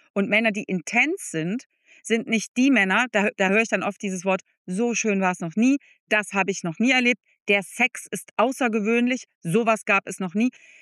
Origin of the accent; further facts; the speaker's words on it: East Germany, Germany; Also ich komme wirklich aus einer anderen Welt. Ich komme einfach nicht aus dem Westen, das ist ein Riesenunterschied.